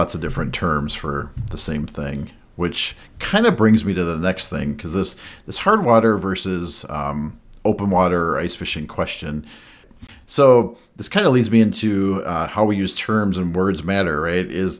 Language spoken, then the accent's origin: English; Minnesota, United States; growing up in Minnesota, which, you know, guilty, he said he usually called it ice fishing.